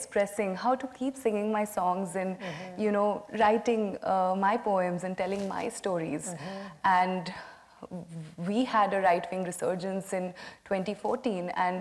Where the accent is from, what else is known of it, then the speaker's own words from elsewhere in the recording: India; Because that perspective of Iran is so rare, you know, of growing up in India.